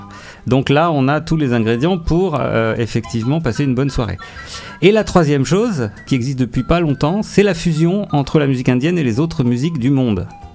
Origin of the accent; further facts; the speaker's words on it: France; born there; Alors je suis indien, 100%, ça c'est sûr, et je suis né en France. Et j'ai la chance d'avoir les deux cultures très très très profondément en moi.